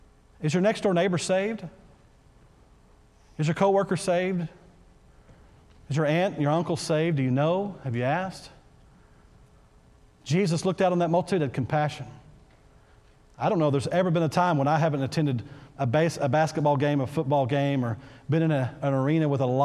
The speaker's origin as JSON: {"language": "English", "region": "Texas", "country": "United States", "said": "I'm from Texas. You wave at people, people."}